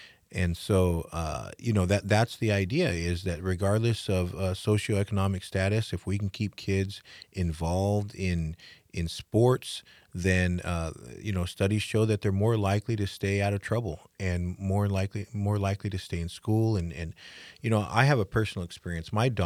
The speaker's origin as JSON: {"language": "English", "town": "Yuma", "region": "Arizona", "country": "United States", "tie": "born or raised there", "said": "My brother and I were raised here in Yuma. We grew up playing sports and involved in activities, like 4-H and the Yuma County Fair the Science Fair and all that kind of things. And so, I had a really good upbringing here in Yuma."}